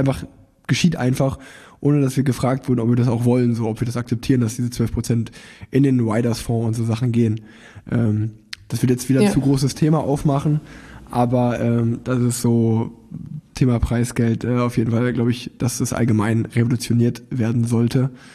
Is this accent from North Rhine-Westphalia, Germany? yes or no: yes; Cologne, North Rhine-Westphalia, Germany; würde mich als Kölner bezeichnen